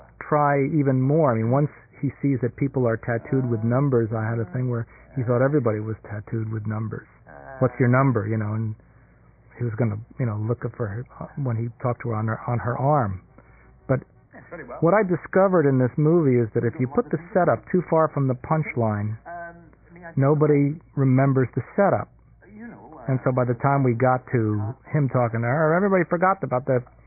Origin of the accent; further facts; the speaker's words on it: New York, United States; I had never been to San Francisco. I'm from New York.